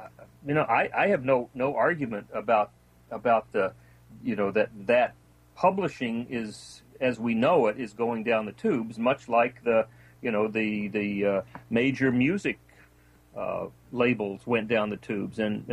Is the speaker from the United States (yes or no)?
yes; Texas, United States; also born or lived in Boston / Western Massachusetts; now in California, United States; I mean, I grew up in South Texas, wound up in Boston and in Western Massachusetts for an extended period of time. Now I'm in California, been here 20 years.